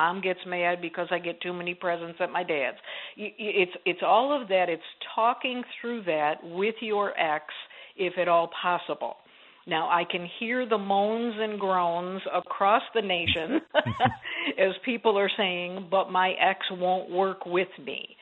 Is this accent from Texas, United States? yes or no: no; New York, United States; I tease about, you know, I grew up in Western New York near Buffalo, New York, and it was pretty cold, similar to what you're experiencing.